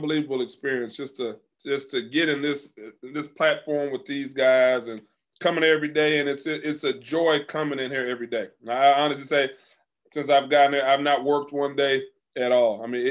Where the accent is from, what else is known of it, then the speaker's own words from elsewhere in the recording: Houston, Texas, United States; I'm a Houston native, born and raised in Houston, Texas, on the east side of Houston, attended North Shore High School